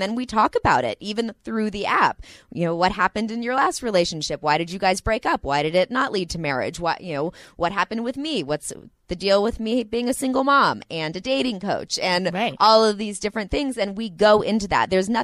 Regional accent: Santa Monica, California, United States; And I'm from Santa Monica also. I recognize everything.

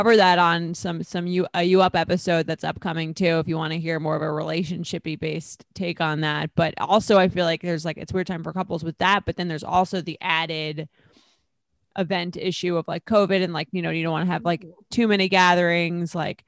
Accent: Long Island, New York, United States; I mean, we're both from Long Island. So we're like, we live like relatively close.

